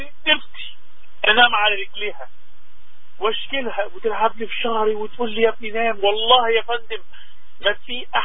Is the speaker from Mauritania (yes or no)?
no; Egypt; في مثل صغير عندنا في مصر